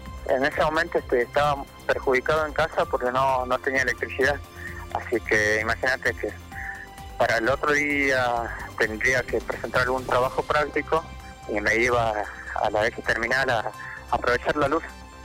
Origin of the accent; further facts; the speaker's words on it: Alto Comedero, Jujuy, Argentina; Soy de Alto Comedero.